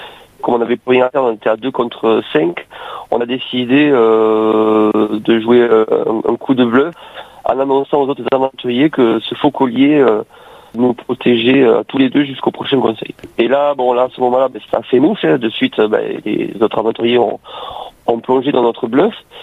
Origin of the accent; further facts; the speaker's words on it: Occitanie, France; J'habite dans les Pyrénées-Orientales, j'ai 43 ans